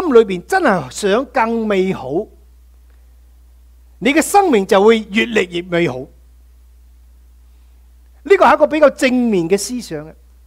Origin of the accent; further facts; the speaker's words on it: United States; 美国人呢，我们在美国的人，住在美国的，我们美国人现在呢